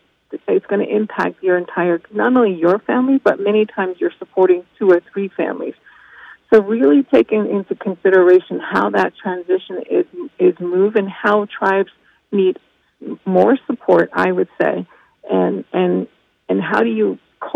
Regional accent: United States; I think I'm from the Navajo Nation, and that was seen very evidently, I guess you can say, with the Navajo generating station coming down.

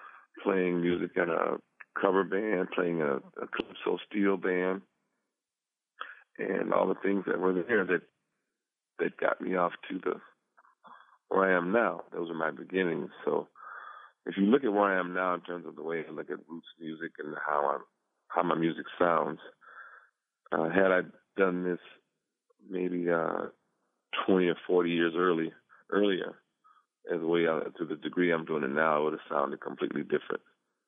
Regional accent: Compton, California, United States; I grew up in Compton, California, between the ages of 7 and 17.

